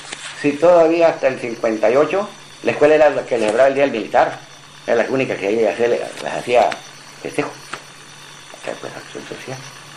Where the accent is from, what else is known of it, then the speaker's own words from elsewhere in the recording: Tepehuanes, Durango, Mexico; Tepehuanes. Y todas las casas son de adobe. Ahí no usaba el blog tan cemento, como en México.